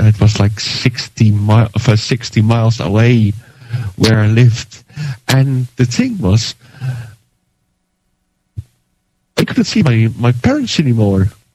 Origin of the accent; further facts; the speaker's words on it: Netherlands; English is a second language; now in Ireland; Well, I'm from Holland, but I'm living in Ireland for the last 12 years.